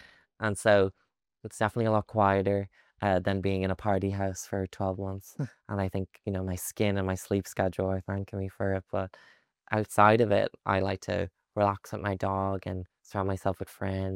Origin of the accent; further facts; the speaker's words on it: Ireland; I'm Irish and that sense of humor is something that we're all famous for.